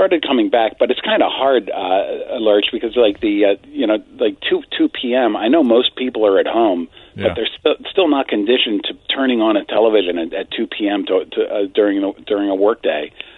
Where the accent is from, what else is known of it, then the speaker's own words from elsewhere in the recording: Washington, United States; I mean, I grew up in Washington, right?